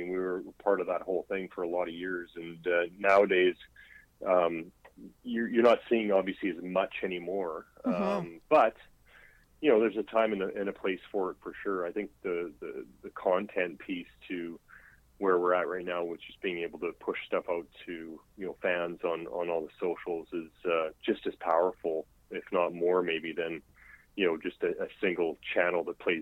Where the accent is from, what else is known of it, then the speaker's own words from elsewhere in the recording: Grande Prairie, Alberta, Canada; we are going to be up in my hometown, neck of the woods, just outside of Grand Prairie for a rodeo in Teat Creek.